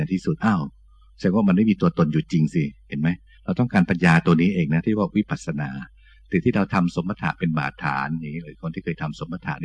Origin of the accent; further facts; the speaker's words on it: Bangkok, Thailand; born there; เหมือนหลวงพ่อก็เกิดที่กรุงเทพตั้งแต่เด็กๆ